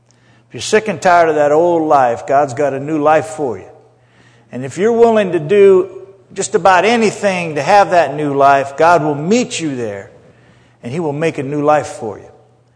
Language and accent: English; Indiana, United States; moved away; I grew up in Indiana, and I hitchhiked to California.